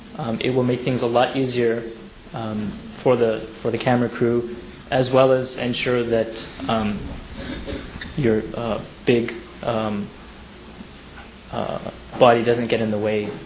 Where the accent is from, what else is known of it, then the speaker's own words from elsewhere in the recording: Toronto, Ontario, Canada; I am a practicing member of the Islamic faith. I'm also from Toronto, Canada